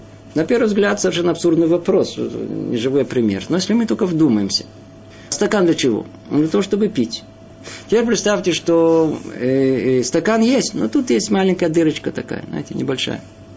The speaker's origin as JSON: {"language": "Russian", "country": "Russia", "moved": "yes", "said": "особенно мы из России приехали, и там воспитание было, как правило, посредством наказания."}